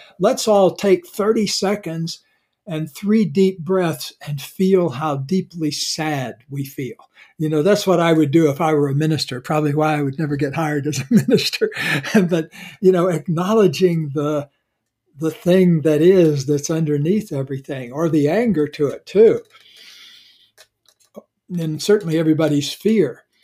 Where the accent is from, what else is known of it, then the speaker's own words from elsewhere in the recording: Deep South, United States; Like I grew up in the Deep South, and the culture I was in, where you're supposed to be very polite about your feelings.